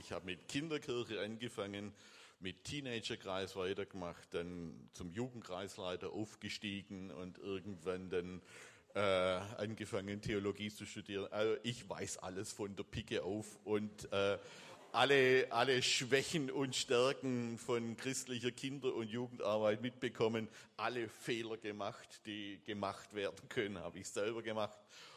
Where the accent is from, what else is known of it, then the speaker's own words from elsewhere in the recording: Stuttgart, Baden-Württemberg, Germany; Ich bin in Bad Cannstatt aufgewachsen. Ich bin dort tatsächlich groß geworden, Luftlinie 3 Kilometer zum damaligen, so hieß es damals, Neckarstadion.